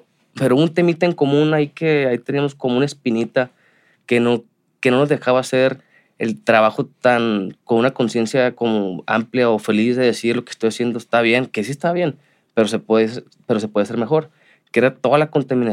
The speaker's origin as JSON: {"language": "Spanish", "country": "Mexico", "said": "Que si somos mexicanos hay cabeza, inteligencia, sí."}